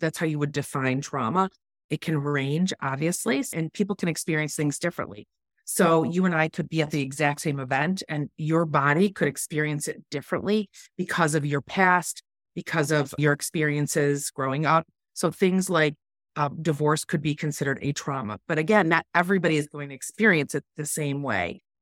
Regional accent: Michigan, United States; Prior to being here, I'm from Michigan. So I grew up there, went to Michigan State University

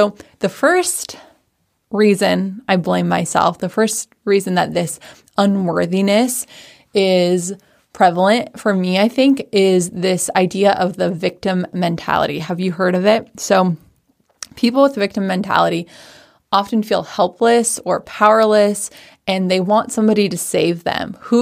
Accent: Washington, United States; I grew up in Washington State, and they had a little farm in Arlington

